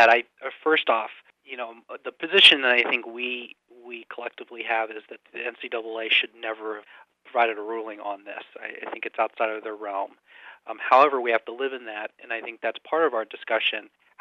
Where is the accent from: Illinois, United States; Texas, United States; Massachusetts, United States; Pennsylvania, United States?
Illinois, United States; Champaign; born or raised there